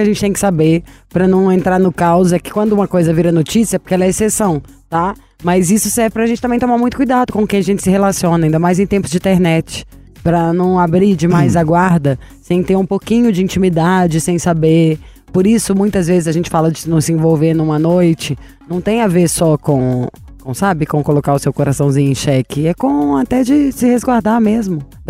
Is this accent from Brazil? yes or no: yes; Minas Gerais, Brazil; Eu sou mineira.